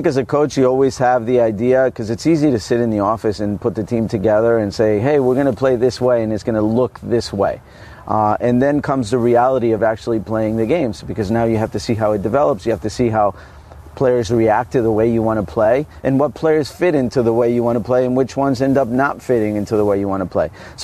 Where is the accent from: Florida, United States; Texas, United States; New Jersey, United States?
New Jersey, United States; So I signed and I said, "Well, I'm from New Jersey. Can I be in my local team?"